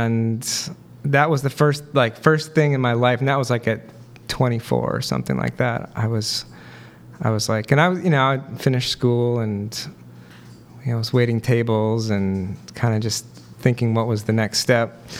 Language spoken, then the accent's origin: English; Michigan, United States; also born or lived in Colorado / California / Connecticut; Originally from Michigan.